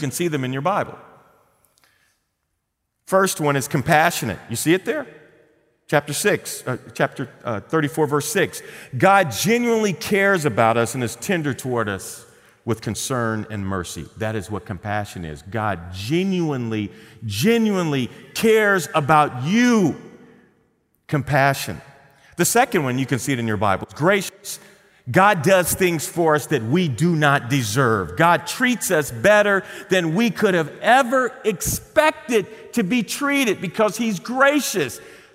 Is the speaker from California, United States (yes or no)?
no; St. Louis, Missouri, United States; southern Missouri, which is my home state, I grew up in St. Louis, southern Missouri is full of what we call the Ozarks.